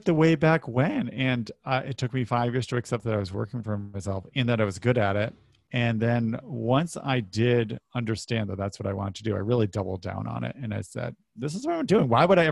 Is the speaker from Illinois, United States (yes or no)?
no; New Haven, Connecticut, United States; my parents were blue collar workers, had a very nice life growing up outside of New Haven, Connecticut.